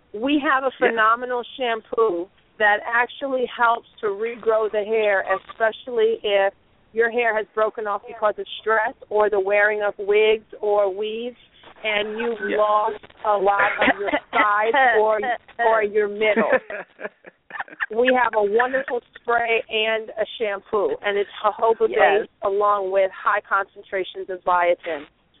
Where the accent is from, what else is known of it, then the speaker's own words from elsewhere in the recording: New York, United States; We're from New York. That's what we do.